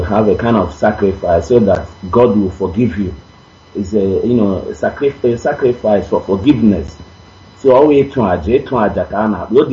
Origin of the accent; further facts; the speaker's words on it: Awomama, Imo, Nigeria; now in Malaysia; I'm calling you from Malaysia. I'm from Awomama.